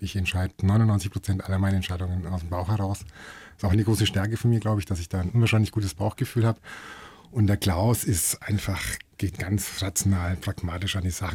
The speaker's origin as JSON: {"language": "German", "town": "Hof", "region": "Bavaria", "country": "Germany", "said": "du weißt ja, ich komme aus Hof."}